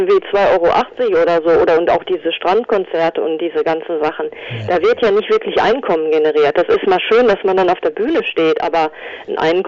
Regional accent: North Rhine-Westphalia, Germany; ja, ich bin auch aus Nordrhein-Westfalen, von daher.

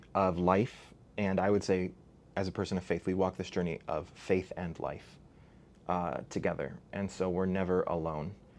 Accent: Chicago, Illinois, United States; I'm from Pilsen, which is, like, you know, the center of all things tacos and all things Mexican.

